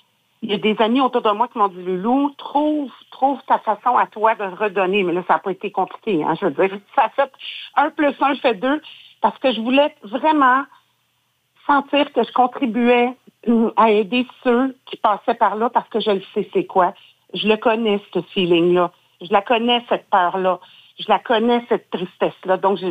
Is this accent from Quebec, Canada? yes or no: yes; Quebec, Canada; faut se rappeler qu'au Québec, on est 8 millions.